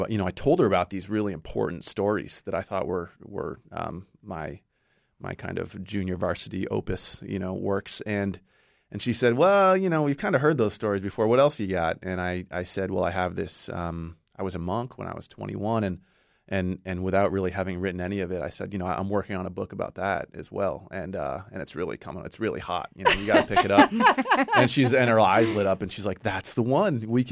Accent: Brunswick, United States; Well, I grew up in Brunswick, and my mother raised my sister and me right downtown.

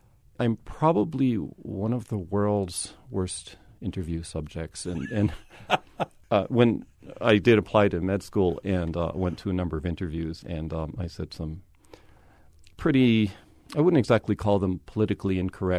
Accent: Northeast, United States; I guess growing up in the Northeast in a Jewish family and showing some interest in science

